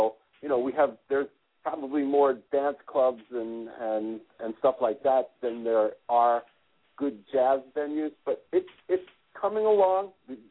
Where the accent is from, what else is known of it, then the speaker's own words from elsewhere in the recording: New York City, New York, United States; also born or lived in San Francisco; But I lived in San Francisco for a number of years. I grew up in New York. I mean, when I grew up in New York City, my dad would take me down to the Village Gate and the Village Vanguard.